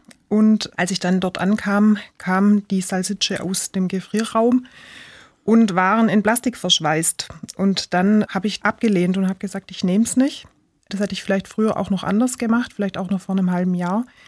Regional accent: Baden-Württemberg, Germany; Wir sind auf der Schwäbischen Alb aufgewachsen in einem kleinen Kuhkaff und waren da sehr, sehr viel draußen, ja.

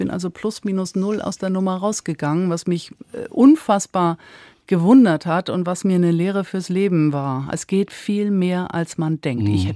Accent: Northern Germany, Germany; Das hätte ich als Norddeutsche, die ans Nieselwetter gewohnt ist, auch nicht gedacht, dass ich das mal sage.

